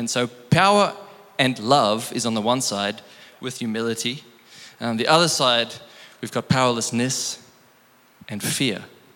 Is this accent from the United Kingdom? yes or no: no; South Africa; I'm also a bit of a blend, so forgive me if I bring my South Africanness. Don't forgive me for being, I'm proudly South African.